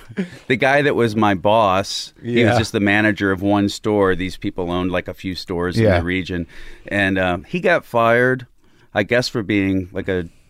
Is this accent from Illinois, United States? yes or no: yes; Illinois, United States; Southern Illinois, closer to St. Louis than Chicago, just across the Mississippi River from St. Louis.